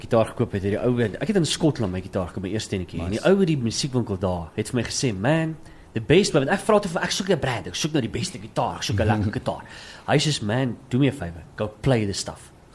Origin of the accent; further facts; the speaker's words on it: Klerksdorp, North West, South Africa; Ek het in Klerksdorp groot geword.